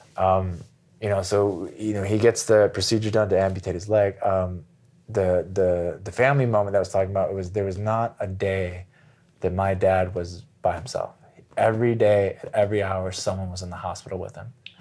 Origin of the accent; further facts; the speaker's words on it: Chicago, Illinois, United States; And then I was born. I'm from Chicago, born and raised there.